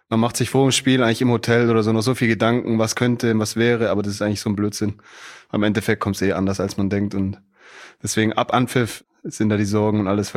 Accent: Stuttgart, Baden-Württemberg, Germany; Ja, ich komme ja aus Stuttgart.

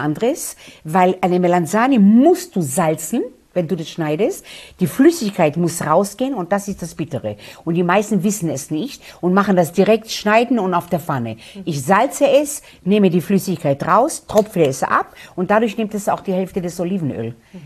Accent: Israel; Ich bin aus Israel. Israel ist das Land der Gemüse.

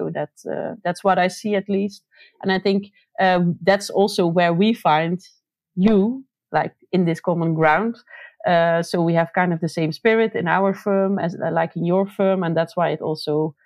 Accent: Netherlands; English is a second language; from the Netherlands, indeed.

